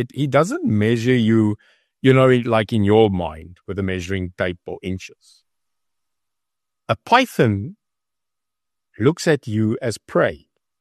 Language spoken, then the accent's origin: English; South Africa; And if we were, as a South African, the government, a python, measuring the size of the USA